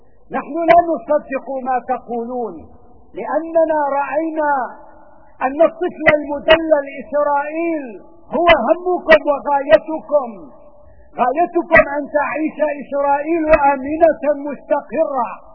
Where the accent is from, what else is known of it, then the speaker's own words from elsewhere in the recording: Syria; ما أحوجنا في هذه الظروف الصعبة القاسية التي يمر بها وطننا الحبيب إلى أن نتراحم كسوريين